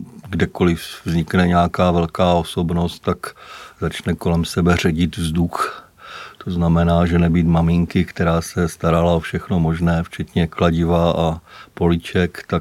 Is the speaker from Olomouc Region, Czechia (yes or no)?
yes; Olomouc, Olomouc Region, Czechia; Takže tohle vlastně byla doba mého dětství na Tabulovém vrchu v Olomouci.